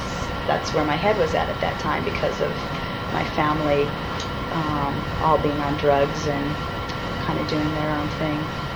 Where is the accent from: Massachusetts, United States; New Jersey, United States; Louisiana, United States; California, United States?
California, United States; San Pedro; born there; I was born in San Pedro, California.